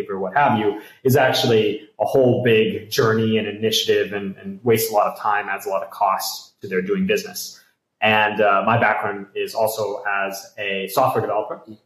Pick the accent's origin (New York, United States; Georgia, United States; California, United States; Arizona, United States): California, United States; I'm originally from California.